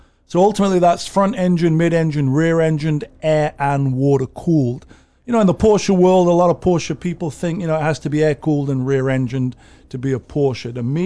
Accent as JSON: {"language": "English", "region": "England", "country": "United Kingdom", "said": "Well, I'm English, English rose"}